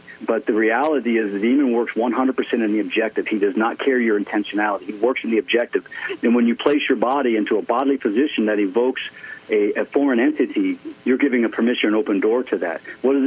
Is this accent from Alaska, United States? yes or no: no; Ohio, United States; I'm originally from Ohio, Big Ten, and we have smash mouth football.